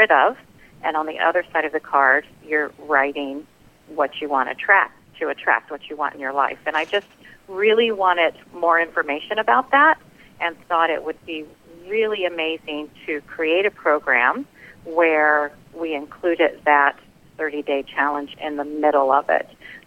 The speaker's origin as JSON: {"language": "English", "region": "Florida", "country": "United States", "tie": "born or raised there", "also_born_or_lived": "Rochester, New York", "moved": "as an adult", "lives_now": "Arizona, United States", "said": "I'm born and raised in Florida."}